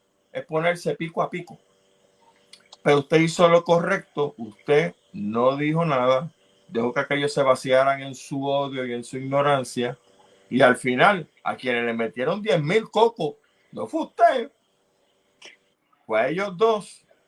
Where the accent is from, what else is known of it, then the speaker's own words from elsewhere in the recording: Puerto Rico; soy puertorriqueño